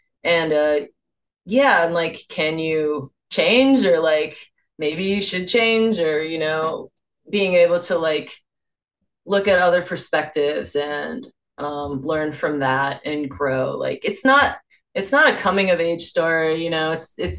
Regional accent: United States; I grew up in America, biracial, you know, half white, half Thai.

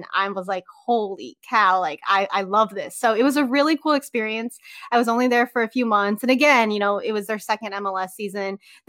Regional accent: Pacific Northwest, United States; I applied to a bunch of places close to me. I grew up in the Northwest.

